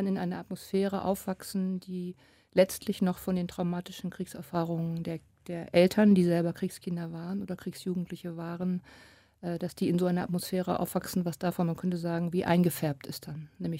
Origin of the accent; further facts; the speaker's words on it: Hamburg, Germany; ich bin ja aus Hamburg